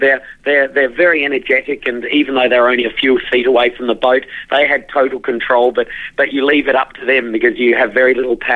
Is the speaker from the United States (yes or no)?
no; Tasmania, Australia; it's ironic that we're in Strawn, only 130 miles from Mick and my hometown, and we can't get round the corner of Tasmania.